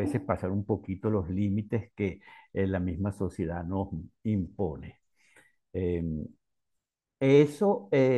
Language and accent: Spanish; Barcelona, Anzoátegui, Venezuela; yo soy de Oriente, del Oriente venezolano, de Barcelona, con exactitud. Y de niño yo oía historias así de la gente que se internaba a buscar oro.